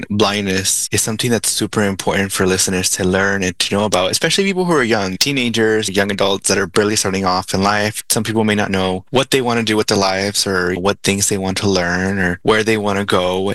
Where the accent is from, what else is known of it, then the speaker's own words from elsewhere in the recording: United States; born there; I was born here in the US from parents who immigrated into the US themselves